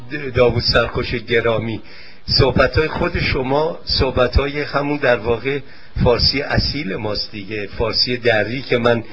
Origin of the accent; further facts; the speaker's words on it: Iran; میدونید که ما ایرانی ها چجوری میخونیم؟